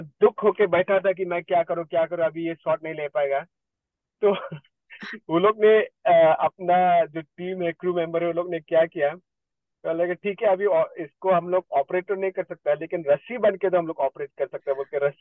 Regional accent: Meghalaya, India; मैं Meghalaya report district के रहने वाले हूँ

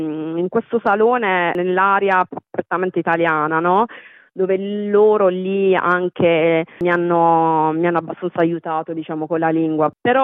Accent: Apulia, Italy; now in Sydney, Australia; Io sono pugliese, della provincia di Bari. Siamo arrivati qui tramite il lavoro di mio marito.

